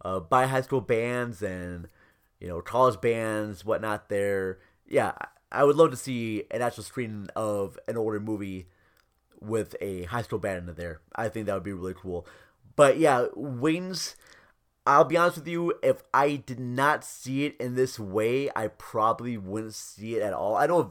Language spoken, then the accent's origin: English; Minnesota, United States; William Wellman was actually part of my hometown, Minnesota, which I found to be very cool.